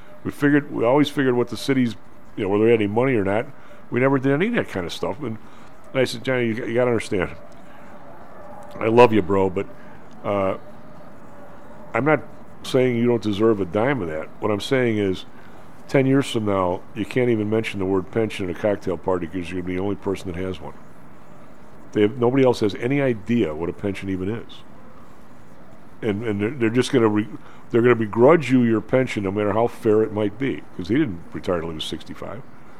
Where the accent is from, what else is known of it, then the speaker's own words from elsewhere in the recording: Evergreen Park, Illinois, United States; my hometown was Evergreen Park, right? We're across the street from Chicago, so it's pretty close.